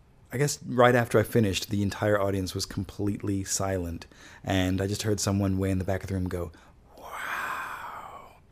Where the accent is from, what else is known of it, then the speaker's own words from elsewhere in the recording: Chicago, Illinois, United States; I'm originally from Chicago, and yeah, just lived all over the States as well.